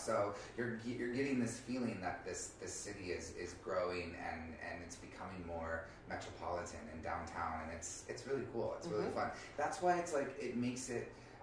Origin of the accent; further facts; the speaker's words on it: Kansas City, Missouri, United States; now in New York, United States; So it's like, It's hard to drop I'm from New York, or even in New York, it was hard to drop I'm from Kansas City.